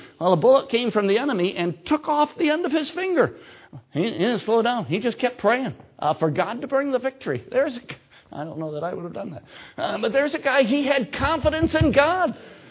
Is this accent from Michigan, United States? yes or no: yes; Michigan, United States; I was raised in the North. Michigan is in the North, last I checked. And so all of our history was North history.